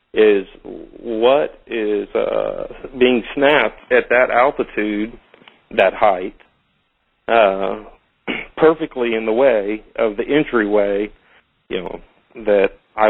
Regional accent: Louisiana, United States; I grew up in Louisiana hunting animals, even including alligators.

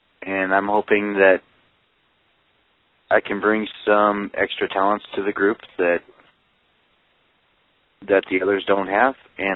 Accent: Northwest Territories, Canada; I'm not Dene, but I grew up in the area. I grew up in Crown Point, just about an hour south of here.

